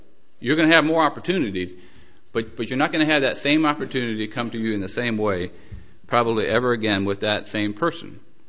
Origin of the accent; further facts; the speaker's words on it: United States; when they hear that I'm from America, they want to know what I think about the presidential election